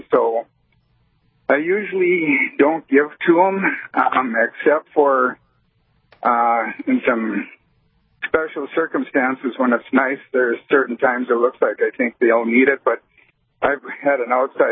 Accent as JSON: {"language": "English", "town": "Bismarck", "region": "North Dakota", "country": "United States", "said": "I'm from Bismarck."}